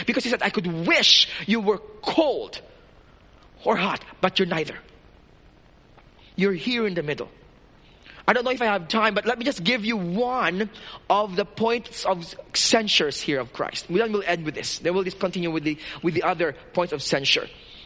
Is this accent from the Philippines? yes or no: yes; Philippines; I'm Filipino and I love microwave ovens. We don't have a lot of that in the Philippines.